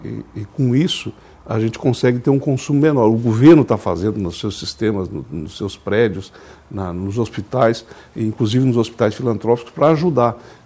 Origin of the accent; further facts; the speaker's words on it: Laje, Bahia, Brazil; esse colégio era bem perto da casa dos meus pais, onde eu me criei ali em Laje, né?